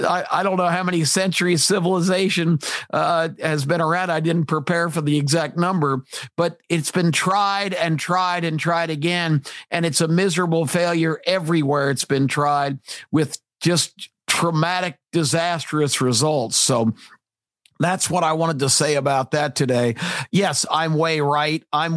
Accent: United States; because I am an American who believes in this country, who believes in its potential.

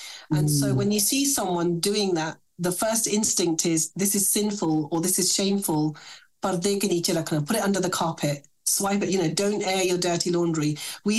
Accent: South East England, United Kingdom; accent: Buckinghamshire; English is a second language; moved away; The fact that I speak the way I do, I'm a Buckinghamshire person. When I came to the UK, I spoke no English. I learned English. And this is the accent, unfortunately, that I inherited. From Buckinghamshire.

